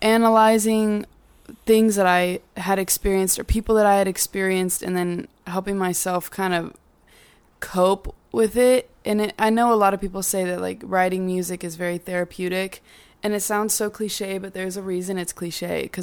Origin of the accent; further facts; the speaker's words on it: Round Rock, Texas, United States; Round Rock, originally.